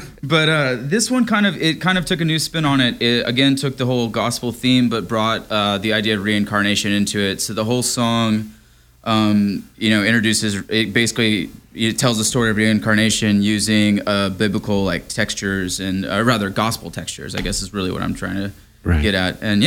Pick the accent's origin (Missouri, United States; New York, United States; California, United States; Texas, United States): Texas, United States; I grew up in South Texas and, very biblical, like lots of gospel stuff going on there.